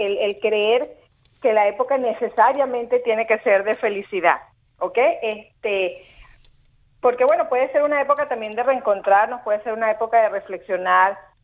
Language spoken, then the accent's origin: Spanish; Venezuela; yo soy venezolana y aunque vivo afuera